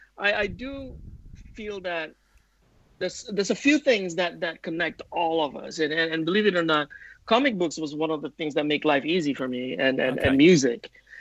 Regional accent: Kuala Lumpur, Federal Territory of Kuala Lumpur, Malaysia; And you know, I come from Kuala Lumpur, which is a major metropolitan.

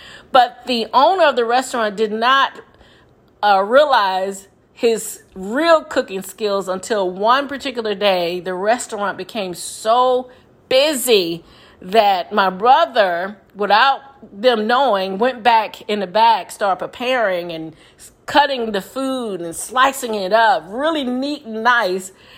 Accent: the South, United States; Of course, we're from the South

